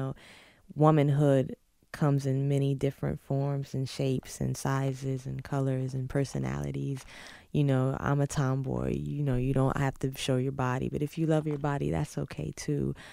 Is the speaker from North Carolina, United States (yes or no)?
yes; North Carolina, United States; Growing up in North Carolina, you know, I don't have to walk out of my door and compete with a million rappers.